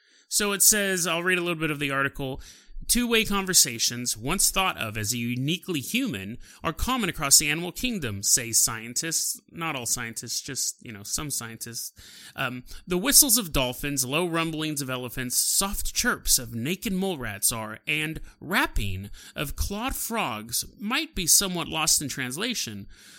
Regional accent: California, United States; I've been through a couple earthquakes because I'm from California. I was in the 88 earthquake in Alameda

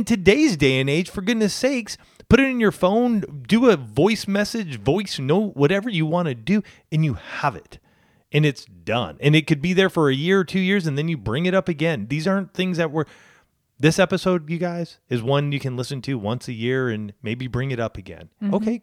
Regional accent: California, United States; I grew up in Southern California, seeing my dad

